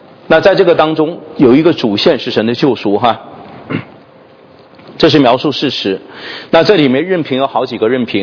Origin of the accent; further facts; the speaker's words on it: China; 我们中国人说举头三尺有神灵哈